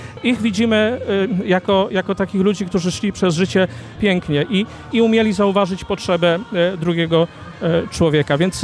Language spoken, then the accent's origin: Polish; Ostrzeszów, Greater Poland Voivodeship, Poland; Jesteśmy z Ostrzeszowa, a miasto to jest znaczone szczególną obecnością świętego Maksymiliana.